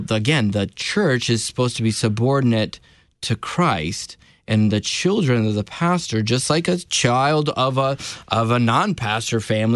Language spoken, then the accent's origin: English; Michigan, United States; I'm from Michigan. We're Michiganders.